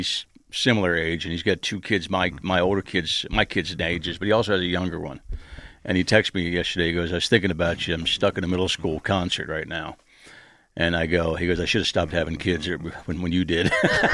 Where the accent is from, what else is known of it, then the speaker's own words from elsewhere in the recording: Ohio, United States; I'm from Licking County.